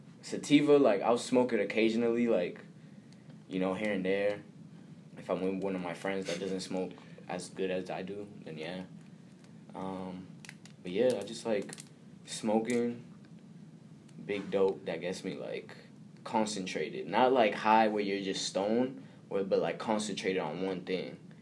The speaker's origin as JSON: {"language": "English", "town": "Dorchester", "region": "Massachusetts", "country": "United States", "tie": "born or raised there", "also_born_or_lived": "Charlestown", "said": "I am from Dorchester, Massachusetts. I was born in Charlestown, moved to Dorchester when I was real young, been there ever since. My mom is Dominican, my pops is Guatemalan."}